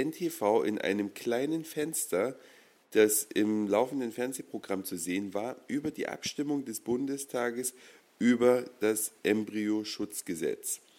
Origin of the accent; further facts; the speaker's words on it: Germany; Ich bin ja in der DDR aufgewachsen